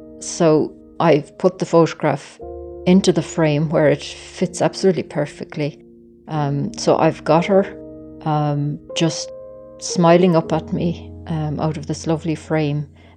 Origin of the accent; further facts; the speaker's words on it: Killarney, County Kerry, Ireland; I'm from Killarney.